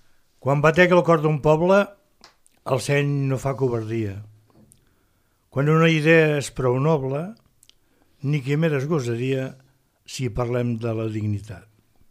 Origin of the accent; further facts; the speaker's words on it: Reus, Catalonia, Spain; Bueno, com que soc de Reus...